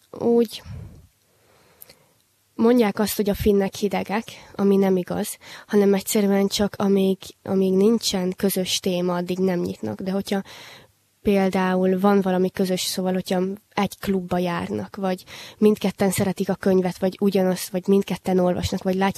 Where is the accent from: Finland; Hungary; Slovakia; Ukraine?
Finland; Southern Finland; Hungarian is a second language; mert amúgy én meg Dél-Finnországból vagyok